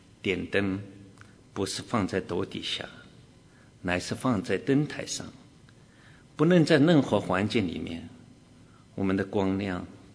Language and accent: Chinese; China; 记得我小时候在大陆没有什么玩具啊